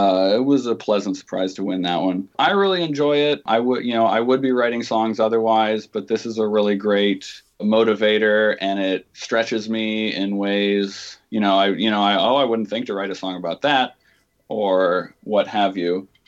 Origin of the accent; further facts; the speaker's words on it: Ohio, United States; I grew up in Northwest Ohio, and in high school, a friend and I would go to an open mic, a Friday evening open mic at this coffee shop.